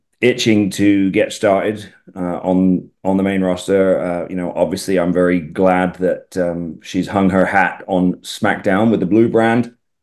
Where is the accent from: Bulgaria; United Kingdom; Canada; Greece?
United Kingdom; England; accent: English; now in United States; I've been accused of my English accent eroding, which is definitely true at certain times. But I think people need to remember that I've been in the States now for, gosh, 14 years, crazy.